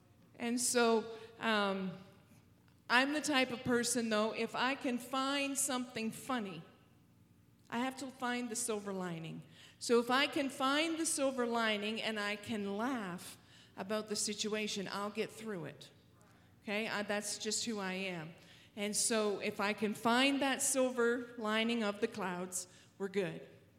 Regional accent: Canada; I am a Canadian

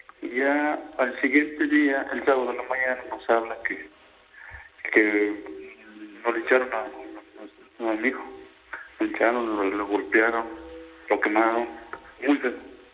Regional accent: Mexico City, Mexico; Nosotros somos de aquí, de la Ciudad de México.

